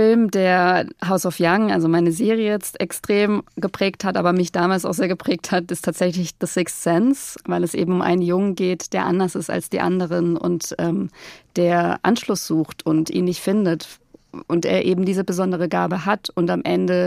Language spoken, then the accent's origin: German; Baden-Württemberg, Germany; Also ich bin im Nordschwarzwald aufgewachsen